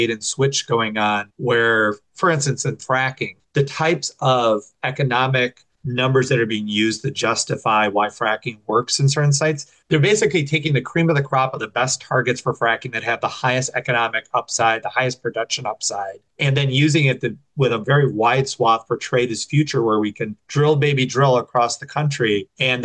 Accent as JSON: {"language": "English", "town": "Wyandotte", "region": "Michigan", "country": "United States", "tie": "born or raised there", "said": "like I grew up in Wyandotte, Michigan, the plants that were in Trenton and River Rouge that have now, shuttered"}